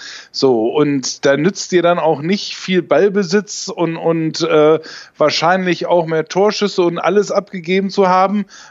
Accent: Bremen, Germany; als Bremer

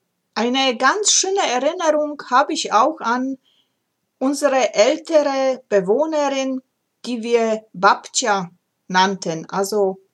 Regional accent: Ozimek, Opole Voivodeship, Poland; moved away; dass ich gebürtig aus Oberschlesien komme, heute Polen, und ich komme aus kleinen Städtchen namens Ojimek Malapane, nähe der Großstadt Oppeln.

